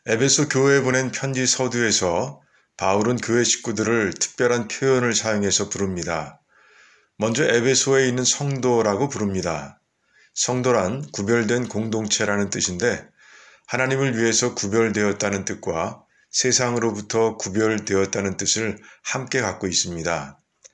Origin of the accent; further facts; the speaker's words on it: South Korea; 다른 나라에 여행 가서 그 나라 사람들 속에 섞여 있어도 내가 한국인이라는 사실은 변하지 않습니다.